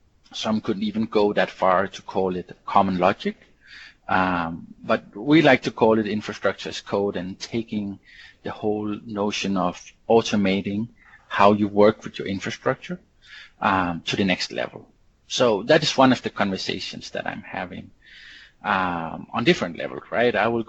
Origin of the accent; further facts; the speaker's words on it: Copenhagen, Capital Region of Denmark, Denmark; I visit the Netherlands a lot, but I am from Copenhagen, Denmark.